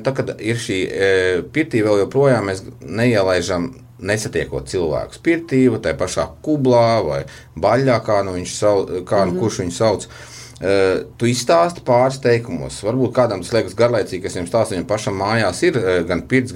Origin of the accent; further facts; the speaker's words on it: Latgale, Latvia; es pats no Latgales.